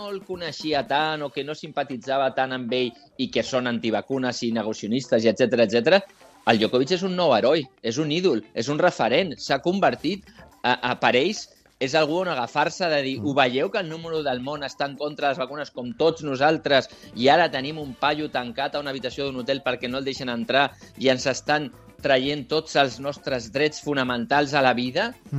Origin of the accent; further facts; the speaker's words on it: Catalonia, Spain; jo sóc català i visc a Catalunya